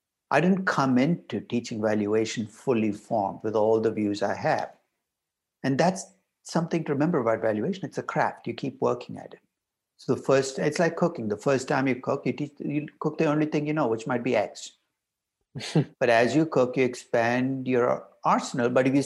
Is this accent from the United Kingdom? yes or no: no; India; moved away as an adult; now in New York, United States; I grew up in India. I got my undergraduate degree in India, master's in India, that came out to the US to get an MBA and PhD at UCLA.